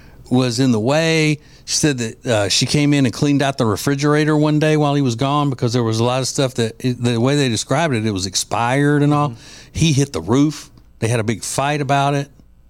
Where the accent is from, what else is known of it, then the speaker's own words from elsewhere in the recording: Louisiana, United States; Because I'm from Louisiana.